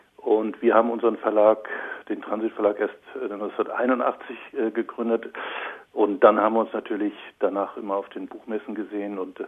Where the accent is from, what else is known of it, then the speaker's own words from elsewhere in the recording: Flensburg, Schleswig-Holstein, Germany; Also ich komme selber aus Norddeutschland, eigentlich noch nördlicher als Lutz. Also ich komme aus Flensburg